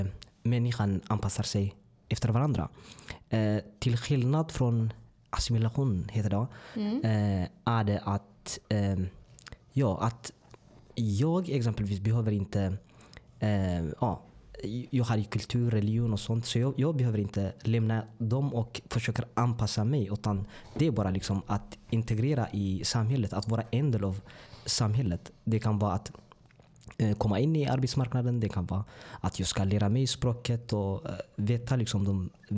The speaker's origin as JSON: {"language": "Swedish", "country": "Eritrea", "moved": "yes", "lives_now": "Motala, Sweden", "said": "Jag kommer från Eritrea. Jag har varit 8 år och några månader i Sverige."}